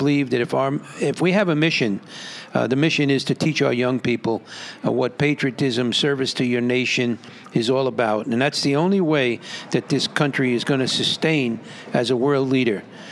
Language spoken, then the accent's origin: English; New Rochelle, New York, United States; I got involved in a political party in my hometown in New Rochelle.